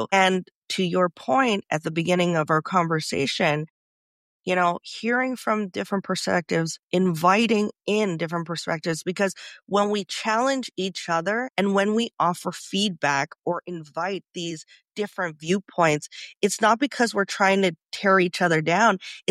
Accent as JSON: {"language": "English", "country": "Canada", "tie": "born or raised there", "said": "And I grew up in Canada."}